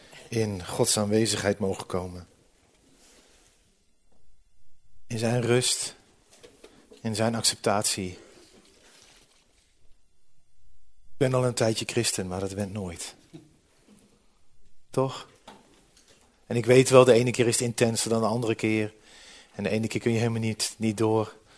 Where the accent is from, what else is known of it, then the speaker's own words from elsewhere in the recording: Deventer, Overijssel, Netherlands; ik kom zelf uit Deventer